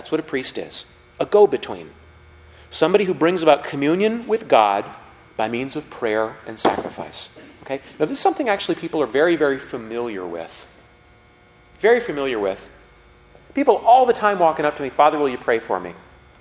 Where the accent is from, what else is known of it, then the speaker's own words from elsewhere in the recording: Billings, Montana, United States; When I'm a little boy, I grew up in Billings, Montana. And right next to an Indian reservation, so I got lots of Indian stories.